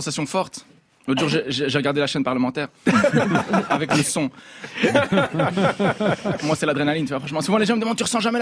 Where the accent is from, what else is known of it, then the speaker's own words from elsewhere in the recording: Brussels, Brussels-Capital Region, Belgium; Moi, je viens de Bruxelles, tu vois